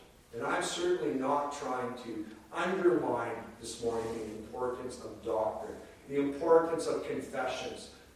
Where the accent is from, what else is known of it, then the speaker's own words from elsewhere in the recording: Canada; I grew up in the State Church of Canada, I grew up in the United Church of Canada